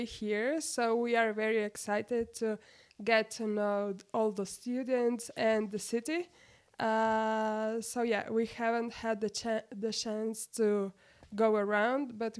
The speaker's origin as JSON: {"language": "English", "town": "Vipava", "region": "Littoral", "country": "Slovenia", "said": "I'm from Vipava. It's in the coastal region of Slovenia."}